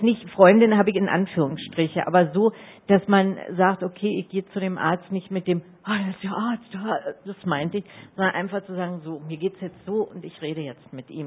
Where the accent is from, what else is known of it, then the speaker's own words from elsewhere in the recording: Berlin, Germany; ich komme ja ursprünglich aus Berlin